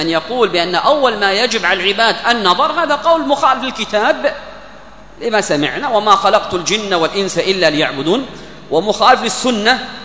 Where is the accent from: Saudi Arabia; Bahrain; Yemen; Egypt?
Yemen; Hadhramaut; هذا يقرره الصوفية في عندنا في حضرموت،